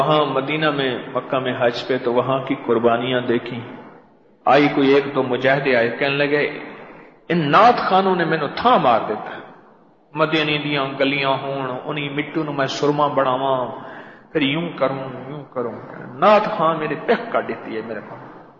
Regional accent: Lahore, Punjab, Pakistan; میں کہ میں بھی لاہور سے.

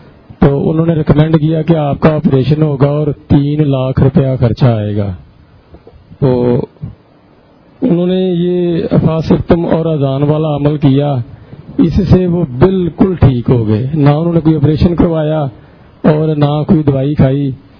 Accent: Kamoke, Punjab, Pakistan; اور میں کاموگی سے آیا ہوں.

